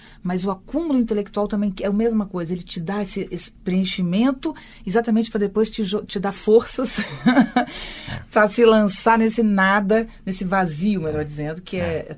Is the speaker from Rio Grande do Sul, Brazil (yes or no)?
no; Espírito Santo, Brazil; Eu sou capixaba